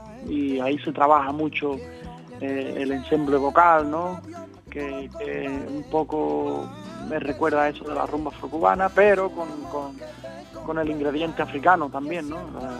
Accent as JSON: {"language": "Spanish", "town": "Huelva", "region": "Andalusia", "country": "Spain", "tie": "born or raised there", "said": "Entonces nací en Huelva, viví mucho tiempo en Huelva y también viví en mi pueblo. Y mi pueblo, bueno, es de la zona del Andévalo onubense"}